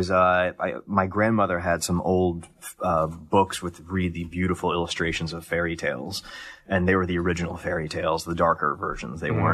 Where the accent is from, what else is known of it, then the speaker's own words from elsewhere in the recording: Columbus, Ohio, United States; Columbus, Ohio.